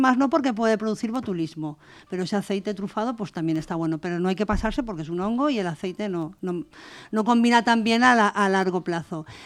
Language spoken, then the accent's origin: Spanish; La Yesa, Valencian Community, Spain; Bueno, nosotros somos de La Yesa, hay varios truficultores